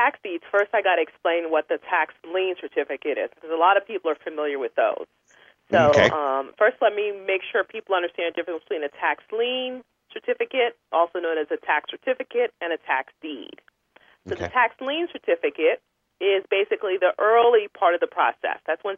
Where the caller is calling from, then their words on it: Orlando, Florida, United States; I am calling you from Orlando, Florida.